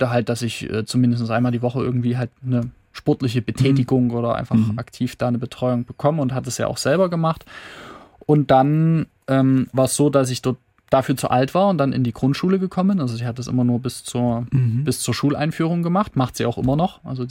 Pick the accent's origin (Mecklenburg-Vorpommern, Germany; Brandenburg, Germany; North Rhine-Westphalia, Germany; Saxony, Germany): Saxony, Germany; Genau, im Osterzgebirge.